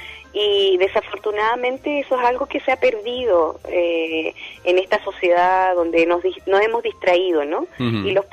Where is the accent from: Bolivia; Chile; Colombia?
Chile; now in Spain; Yo soy de Chile, uh-huh. Aunque vivo hace muchos años aquí en España, viajo cada año.